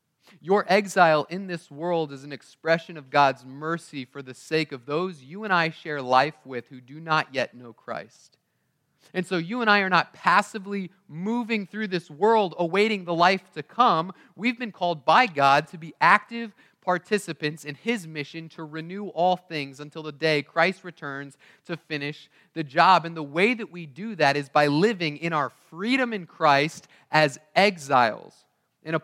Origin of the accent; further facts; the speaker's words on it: United States; they knew I was American, or at least they knew I wasn't from there.